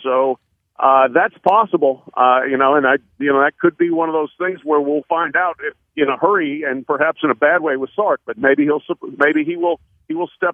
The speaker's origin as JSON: {"language": "English", "region": "Colorado", "country": "United States", "tie": "born or raised there", "said": "Look, I grew up in Colorado in Big Eight days"}